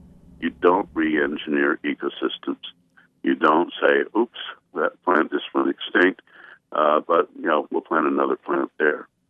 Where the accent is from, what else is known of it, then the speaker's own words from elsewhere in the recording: Utah, United States; I mean, I'm born and raised in Utah. My father was a silver miner in Park City.